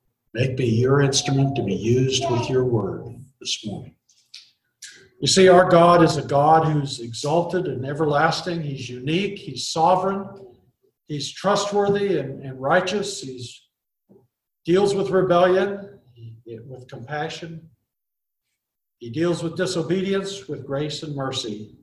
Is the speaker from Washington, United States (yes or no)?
yes; Seattle, Washington, United States; See, I grew up in Seattle. The old Seattle. Not the one you hear about on the news now. But I grew up in Seattle when the big ships came in.